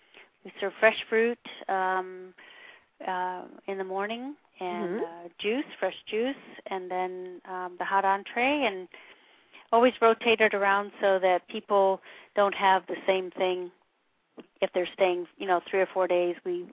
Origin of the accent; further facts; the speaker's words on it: Florida, United States; You know, we're from the South Florida, and so to hear it seems so much cooler.